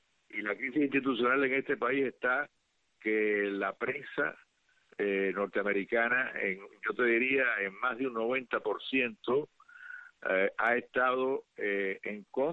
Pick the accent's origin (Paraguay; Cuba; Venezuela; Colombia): Cuba; soy un veterano de Playa Girón, y un expreso político. Y un expreso político, y he estado luchando por la causa cubana desde que tengo 15 años.